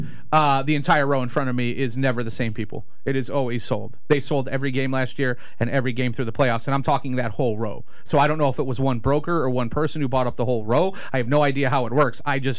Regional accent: South Bend, Indiana, United States; I grew up in Chicagoland area. I grew up in South Bend. I grew up going to Blackhawks games

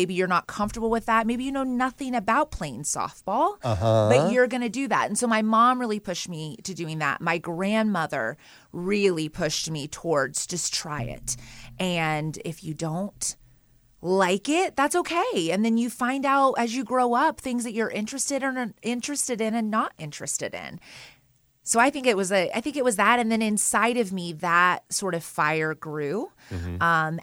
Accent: Carthage, Missouri, United States; I am a born and raised Carthaginian. I'm from Carthage, Missouri. My entire family is from there, grew up there, graduated high school there. That is where my roots are, is in Carthage.

